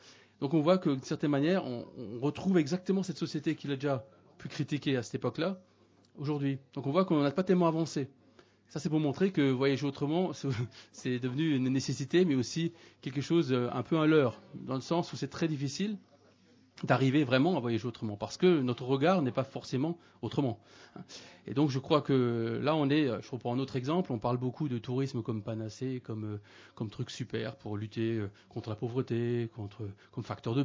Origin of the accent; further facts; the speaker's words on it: Grand Est, France; je suis alsacien, d'accord, donc j'habite à Strasbourg. Hein. Et j'habite 6 mois par an à Bali, d'accord, qui est une île en Indonésie